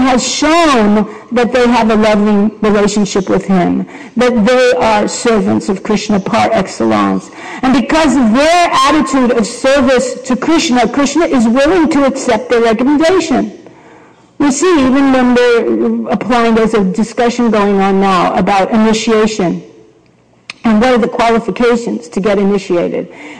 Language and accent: English; Brooklyn, New York, United States; How would we know, growing up in Brooklyn, going to Samuel J. Tilden High School